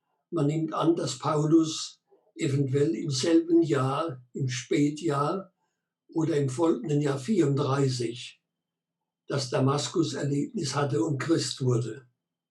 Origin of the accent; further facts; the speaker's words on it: Baden-Württemberg, Germany; Ich bin Deutscher in der Nähe von Heidelberg im südlichen Odenwald geboren. Da bin ich auch aufgewachsen und besuchte im Odenwald die sogenannte